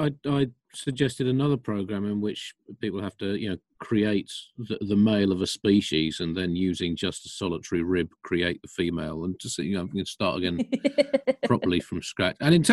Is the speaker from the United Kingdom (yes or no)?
yes; South East England, United Kingdom; I've not just been to Kent. I grew up in Kent. And, you know, Kent is very much tattooed on my soul.